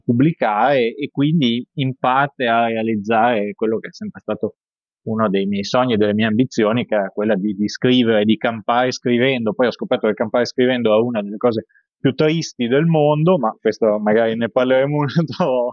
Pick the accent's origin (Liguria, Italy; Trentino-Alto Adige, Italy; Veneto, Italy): Veneto, Italy; Padua; Nato e cresciuto a Padova.